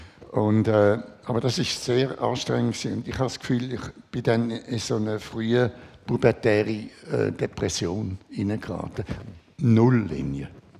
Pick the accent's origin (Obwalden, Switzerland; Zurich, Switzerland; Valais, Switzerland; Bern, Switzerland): Zurich, Switzerland; also born or lived in Germany; Also aufgewachsen bin ich in Schwamendingen. Während dem Krieg waren wir in Deutschland. Mein Vater war dort an der Uni. 1945 ist die Schweiz zurück. Und dann in Zürich gewohnt und dann bin ich in die Schule.